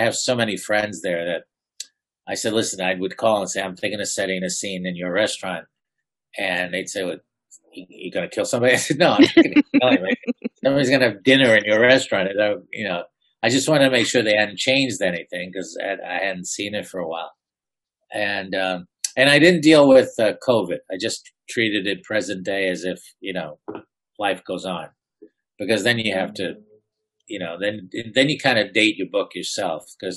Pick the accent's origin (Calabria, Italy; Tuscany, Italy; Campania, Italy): Campania, Italy; accent: Ischia dialect; first language Ischia dialect; English is a second language; I spoke English is my second language. My mother, who is from Ischia, the real Nona's daughter, never spoke English when she lived here for 35 years. As ridiculous as that sounds. But so I only spoke the Ischia dialect growing until I went to school at 6.